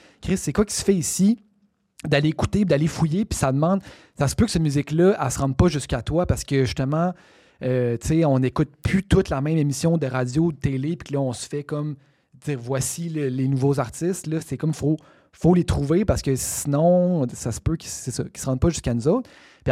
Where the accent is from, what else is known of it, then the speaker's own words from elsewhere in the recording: Quebec, Canada; moi, j'ai grandi au Québec, mais j'ai jamais vraiment écouté de musique